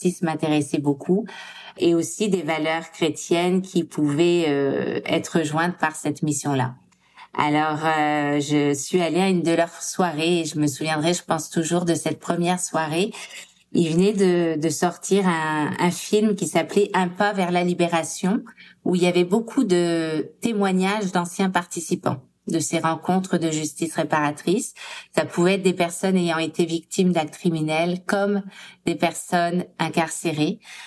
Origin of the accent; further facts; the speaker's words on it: France; moved away as an adult; now in Canada; En fait, je suis arrivée de France il y a 20 ans, en 2005